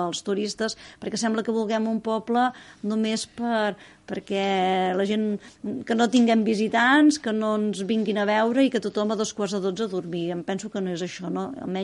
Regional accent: Girona, Catalonia, Spain; Jo com a ciutadana gironina, que ha sigut molts anys

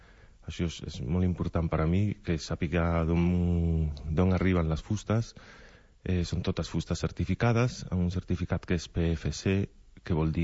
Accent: Oviedo, Asturias, Spain; moved away as an adult; Soc d'Astúries, he nascut a Oviedo. fa 42 anys, i he vingut cap a Catalunya fa 10 anys.

